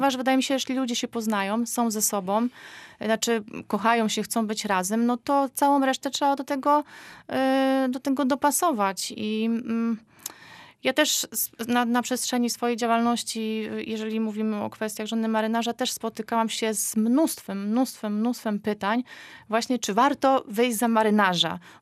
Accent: Pomeranian Voivodeship, Poland; Zresztą no, jesteśmy z Trójmiasta tutaj, nikomu ten temat nie jest obcy.

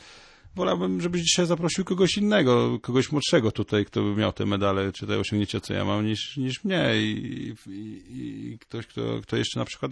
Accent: Polish coast, Poland; bo ja przyjechałem też jako chłopak z Wybrzeża

